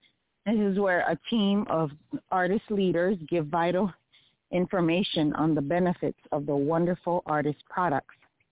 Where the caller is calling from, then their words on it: Snellville, Georgia, United States; I am I'm greeting you from Snellville, Georgia.